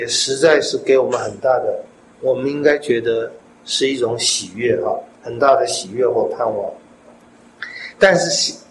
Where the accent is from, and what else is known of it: China